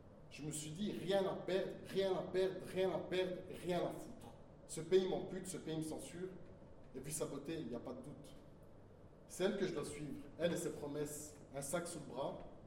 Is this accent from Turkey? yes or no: yes; Turkey; je suis turc.